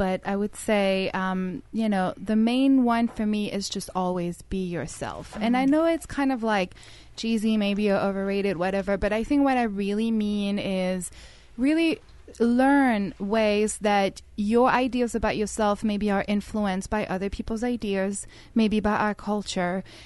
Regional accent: France; I'm French, I was born and raised in France, which means I do understand the French culture, but the culture that I actually practice is more Sicilian.

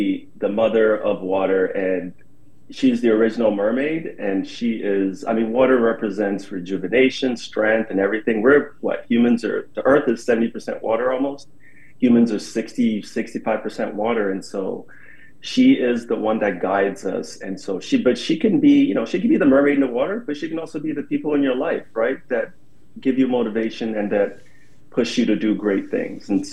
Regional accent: Ghana; I'm Black, but I was born and raised in Ghana.

